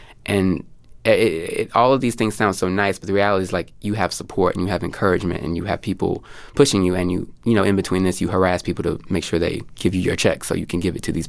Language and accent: English; Houston, Texas, United States; well, so I'm from Houston, but not from a nice part.